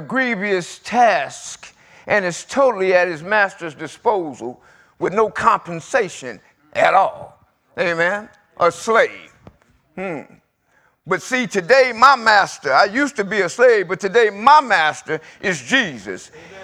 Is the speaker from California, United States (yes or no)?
yes; Los Angeles, California, United States; Let me give you some of my testimony. I grew up in South Central LA. Gang banging, running the streets, single parent.